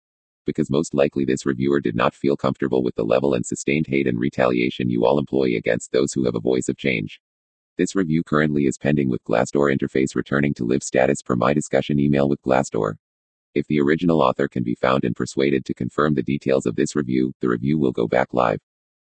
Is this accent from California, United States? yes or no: yes; San Bernardino, California, United States; also born or lived in Denver; So I left town Denver back to my hometown of San Bernardino